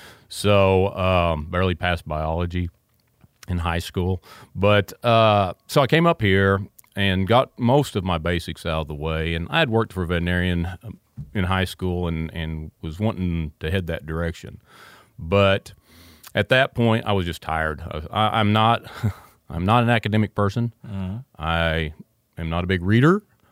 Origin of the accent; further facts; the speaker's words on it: Oklahoma City, Oklahoma, United States; born there; I was born in Oklahoma City.